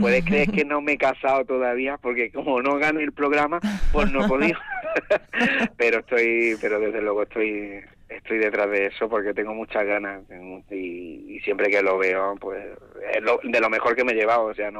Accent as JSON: {"language": "Spanish", "town": "Granada", "region": "Andalusia", "country": "Spain", "said": "Y digo, no, yo vengo de Granada."}